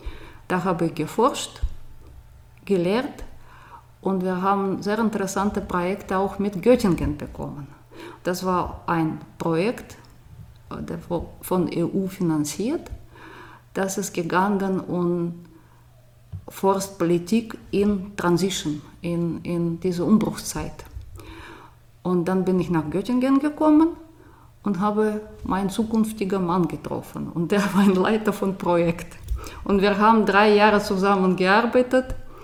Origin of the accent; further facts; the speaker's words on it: Moscow, Russia; German is a second language; now in Germany; Ich komme aus Moskau, da war ich an der Grenze von Moskau geboren, Moskau-Region eigentlich. Und Moskau ist nicht Russland, es ist was ganz ein bisschen anderes. Und ich bin noch in einem ganz anderen Land geboren, Sowjetunion.